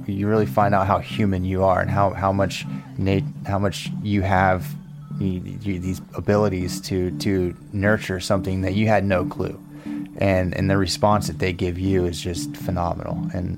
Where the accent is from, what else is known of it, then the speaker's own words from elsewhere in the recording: Jacksonville Beach, Florida, United States; born and raised in Jacksonville Beach, Florida. I'm 27 years old.